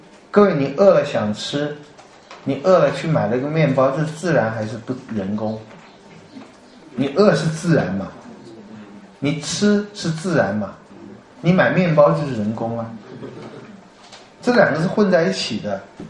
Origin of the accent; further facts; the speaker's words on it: Taiwan; 我从台湾来，各位，我不知道你们中国在中国大陆怎么样。我们在台湾呢